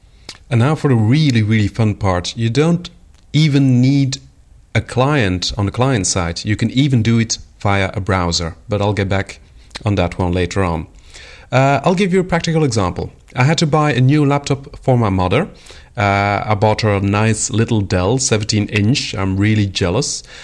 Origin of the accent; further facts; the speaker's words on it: Belgium; my godfather lives in France, and I'm from Belgium, so that's about 1,000 kilometers from here.